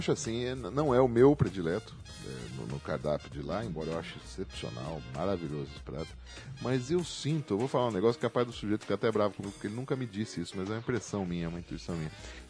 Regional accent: São Paulo, Brazil; also born or lived in Itapetininga; Morei, eu sou de São Paulo, mas morei em Itapetininga.

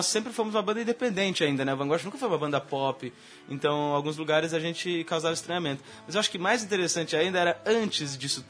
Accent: Cuiabá, Mato Grosso, Brazil; E a gente é de Cuiabá, que é um público muito aberto.

